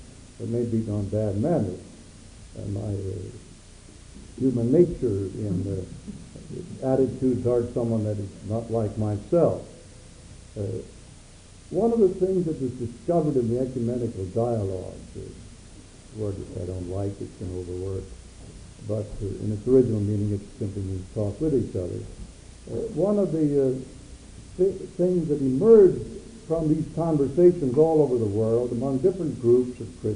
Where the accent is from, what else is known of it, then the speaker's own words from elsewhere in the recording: New England, United States; I grew up in New England. My father was a pastor, but I grew up in a Swedish colony.